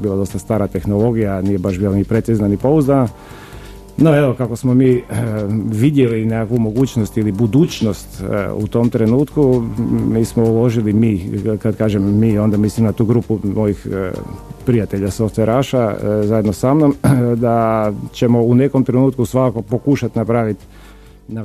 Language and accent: Croatian; Pula, Istria County, Croatia; moved away as an adult; now in Zagreb, Croatia; ja sam iz Pule, brat, ja sam iz Pule, da. Ja sam došao u Zagreb na studij, ne, dakle to je bilo 89.